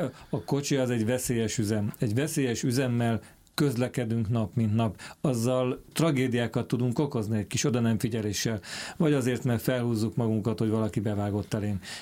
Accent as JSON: {"language": "Hungarian", "country": "Hungary", "said": "én is magyar ember vagyok"}